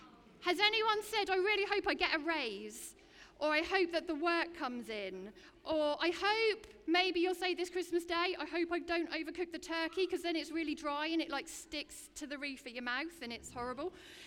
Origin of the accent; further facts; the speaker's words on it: United Kingdom; And we're British, yes, yeah, so we do like to be a little bit of doom and gloom anyway, right?